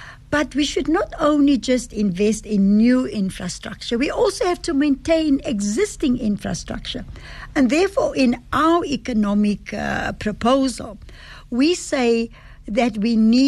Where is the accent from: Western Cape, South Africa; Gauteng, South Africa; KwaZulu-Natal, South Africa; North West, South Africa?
Western Cape, South Africa; I'm born and bred in the Western Cape